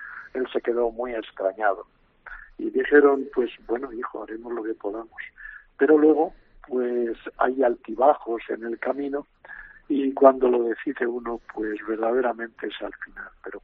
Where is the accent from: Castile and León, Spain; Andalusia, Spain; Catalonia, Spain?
Castile and León, Spain; Aguitapuente; Yo recuerdo que en aquel momento yo hacía el número 17 de los sacerdotes vivientes de mi pueblo, de Aguitapuente.